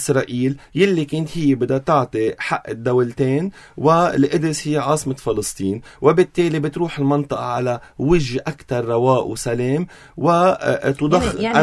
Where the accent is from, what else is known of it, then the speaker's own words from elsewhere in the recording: Lebanon; أنا شعب لبناني